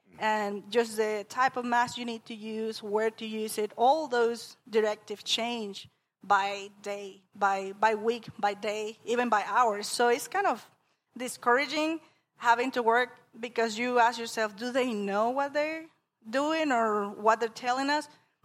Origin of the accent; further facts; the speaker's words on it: Panama; now in United States; I came from Panama